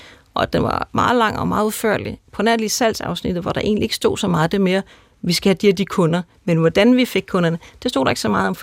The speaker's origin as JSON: {"language": "Danish", "region": "Capital Region of Denmark", "country": "Denmark", "said": "Jamen, altså jeg er fra Bornholm"}